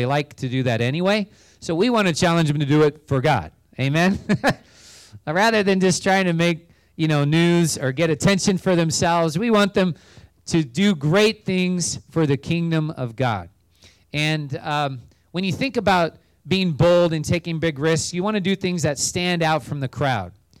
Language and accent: English; Grand Island, Nebraska, United States; I'm from Grand Island. My kids go to Northwest, also Class B school.